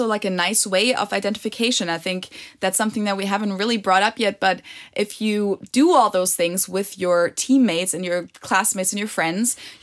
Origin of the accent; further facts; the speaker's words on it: Germany; English is a second language; as I said earlier, growing up in Germany, you never consider it to be cool to be German. And I'm saying this from my personal experience.